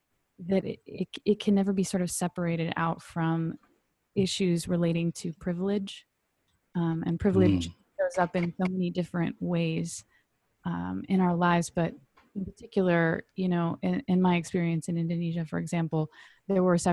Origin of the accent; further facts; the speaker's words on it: Southern US, United States; I mean, growing up in the South, you know, you think that we are the, you know, the people who invite folks into our homes and feed them, you know, chicken and tea.